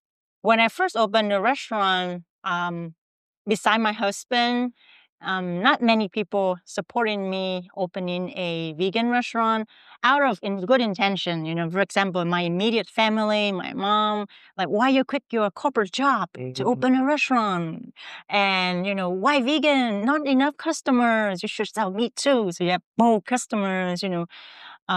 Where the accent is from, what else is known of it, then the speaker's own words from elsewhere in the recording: Vietnam; now in New York City, United States; I was born and raised in Vietnam.